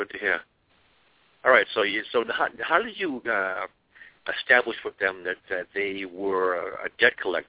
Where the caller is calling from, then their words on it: Massachusetts, United States; I'm calling from Massachusetts, by the way.